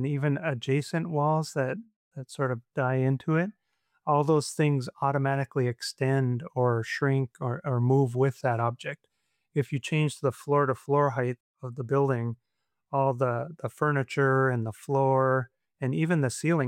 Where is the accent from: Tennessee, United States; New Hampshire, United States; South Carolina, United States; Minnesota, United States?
Minnesota, United States; now in Fargo, United States; I'm originally from Minnesota and Fargo is right next door.